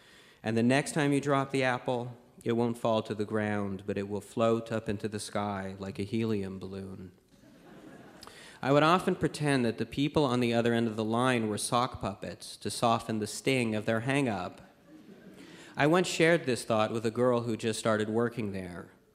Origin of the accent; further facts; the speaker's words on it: Montreal, Quebec, Canada; I'm from Montreal